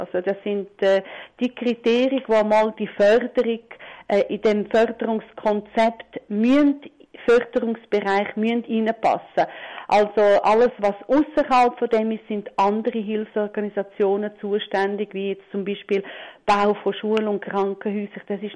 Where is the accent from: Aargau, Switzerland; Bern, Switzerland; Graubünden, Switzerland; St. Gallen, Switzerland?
Graubünden, Switzerland; weil ich bin ja also Retoromanin. Ich stamme aus der Surselve, aus Graubünden